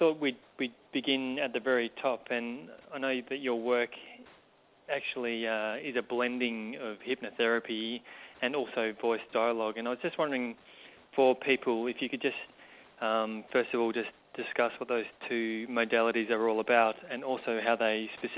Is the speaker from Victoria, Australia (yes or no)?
yes; Melbourne, Victoria, Australia; she's also from my hometown of Melbourne